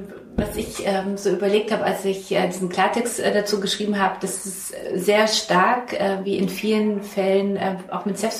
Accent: Poland; ich komme aus Polen

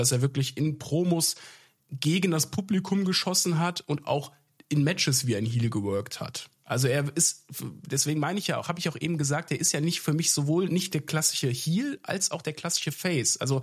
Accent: Rhineland, Germany; Ich bin Rheinländer. Die reden hier so.

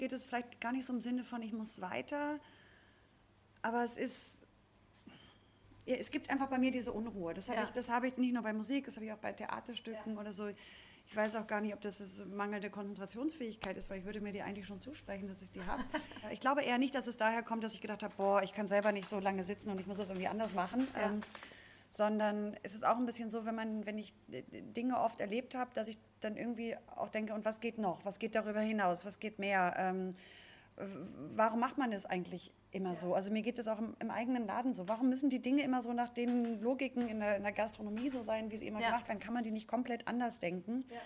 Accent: Celle, Lower Saxony, Germany; ist mich in Celle damals, wo ich aufgewachsen bin, immer zu Jazzkonzerten mitgeschleppt.

